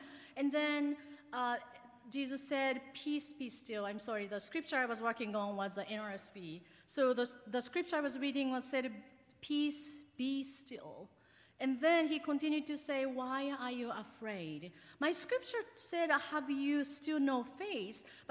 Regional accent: Tokyo, Japan; English is a second language; now in United States; I was born and raised in Tokyo, Japan.

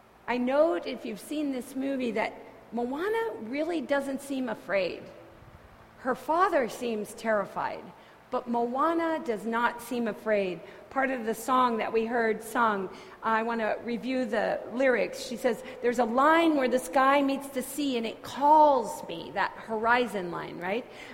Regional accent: California, United States; we're from California, we've been through a drought

